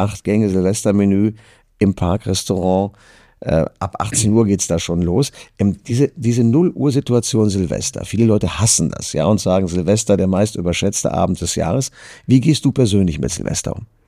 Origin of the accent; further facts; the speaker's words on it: Düsseldorf, North Rhine-Westphalia, Germany; born there; now in Cologne, Germany; Ich bin ja hier in Köln das Schlimmste, was man sein kann, nämlich gebürtiger Düsseldorfer.